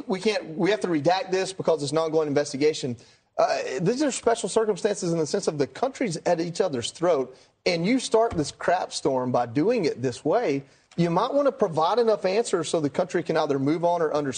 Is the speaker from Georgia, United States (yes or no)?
yes; Georgia, United States; And I know I messed that name up, but I'm from Georgia, leave me alone.